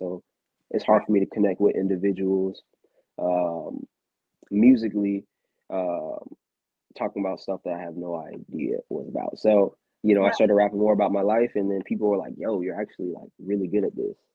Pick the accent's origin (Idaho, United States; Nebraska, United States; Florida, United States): Florida, United States; St. Petersburg; I'm from St. Petersburg, Florida. Shout out to the bird.